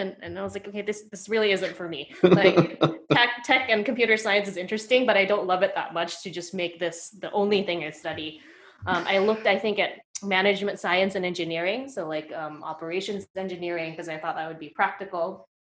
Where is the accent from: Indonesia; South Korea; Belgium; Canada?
Indonesia; Jakarta; English is a second language; moved away as an adult; now in United States; Born and raised in Jakarta. So I was there all through high school.